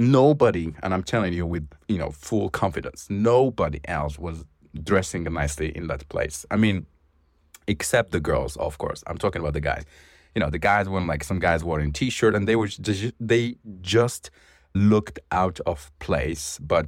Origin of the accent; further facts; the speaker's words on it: Morocco; and I'm from Morocco.